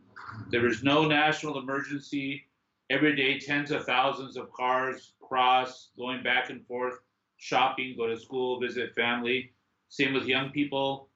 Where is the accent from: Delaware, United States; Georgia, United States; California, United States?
California, United States; San Diego; born there; Before, it was mainly Mexican men like myself. I was born in San Diego